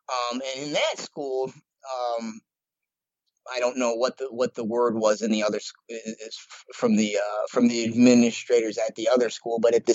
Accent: Illinois, United States; they came to my state, my home state of Illinois, before Biden did the federal mandates.

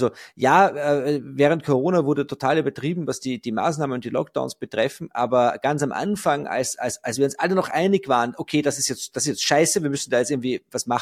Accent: Austria; die Lage bei uns in Österreich auch noch um einiges entspannter ist als in Deutschland nördlich des Weißwurst-Äquators.

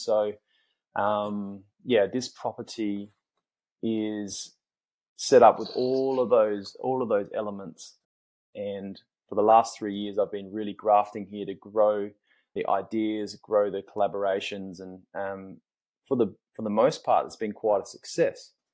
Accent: South Australia, Australia; a 50-acre parcel of land in my home state of South Australia, the Adelaide Hills.

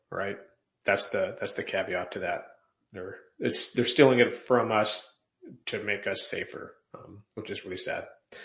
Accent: Canada; now in United States; I grew up in Canada, so I had snow like 9 months out of the year.

